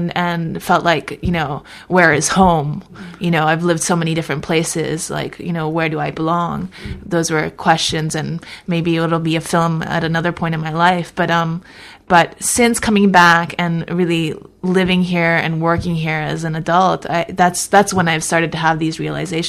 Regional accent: United States; now in Japan; I mean, I am American, but there's some distance there that I didn't have the typical American experience.

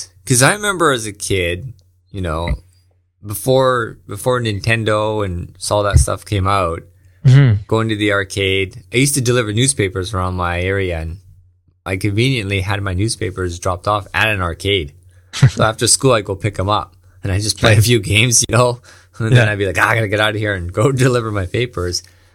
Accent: Canada; moved away; from Canada for almost 5 years now, so it's going to be interesting for me to go back and see what my home country looks like.

